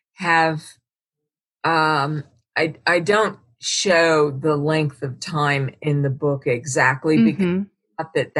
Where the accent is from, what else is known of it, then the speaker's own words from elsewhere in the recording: United States; And of course, I'm American.